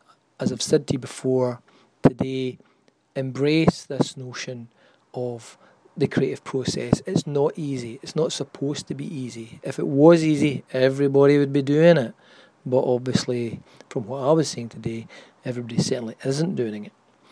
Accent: Scotland, United Kingdom; accent: Scottish; It's obviously … speaking in my politer Scottish accent.

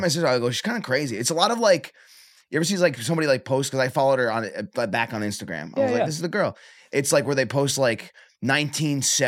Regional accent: Michigan, United States; Yeah, I grew up in Michigan.

